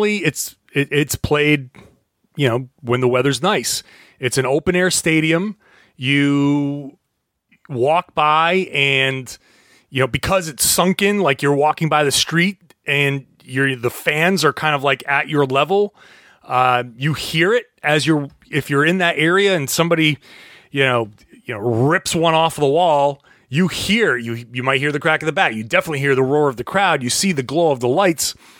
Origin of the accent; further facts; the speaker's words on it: Pawtucket, Rhode Island, United States; so I was born in Pawtucket, Rhode Island. And so I grew up, obviously, a big sports fan.